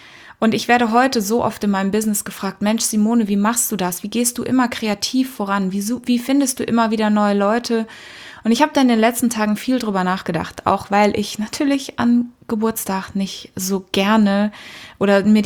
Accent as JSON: {"language": "German", "country": "Kenya", "tie": "born or raised there", "moved": "yes", "said": "Ich bin in Afrika geboren und aufgewachsen. Und nicht in Südafrika, wie so viele denken, sondern in Kenia, in Ostafrika, in den 80ern, weit weg von jedem."}